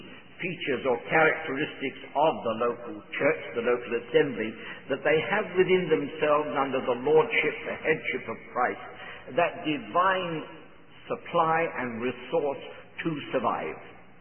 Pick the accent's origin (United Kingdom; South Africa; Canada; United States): United Kingdom; London; born there; I'm very much from the other side of the pond, in the sense that I'm English-born, London-born, but my heritage is very Central European.